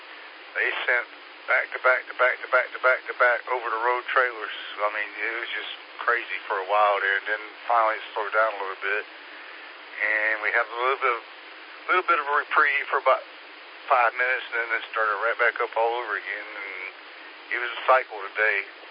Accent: Greenville, North Carolina, United States; also born or lived in Seneca / Malden; I was born in Seneca, spent a few years there, then we moved to Malden. And from Malden, we moved into the Greenville, North Carolina area, a couple of towns, but it was all right there in that area.

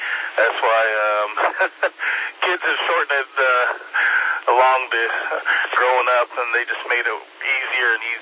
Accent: Charleston, South Carolina, United States; moved away as an adult; now in Greenville, United States; I'm not local to Greenville. I'm from Charleston, and I recently moved up here for work.

